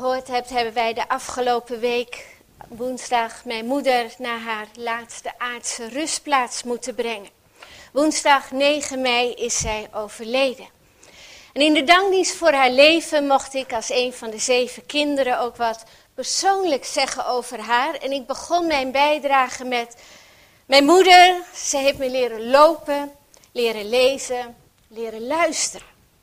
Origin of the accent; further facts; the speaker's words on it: Drachten, Friesland, Netherlands; born there; niet echt Fries zijnde, al ben ik in Drachten geboren, ben ik daarom blij dat ik wel Fries versta.